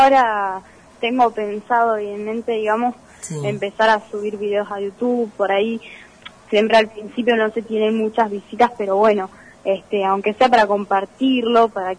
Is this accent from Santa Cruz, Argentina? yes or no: yes; Puerto San Julián, Santa Cruz, Argentina; Nacida en Puerto San Julián, no, pero vivo acá desde que tengo meses, así que prácticamente soy de Puerto San Julián.